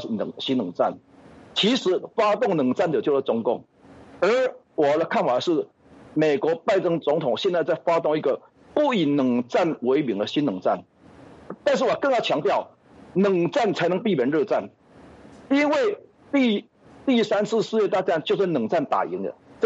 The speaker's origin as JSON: {"language": "Chinese", "country": "Taiwan", "said": "在我台湾人的角度，"}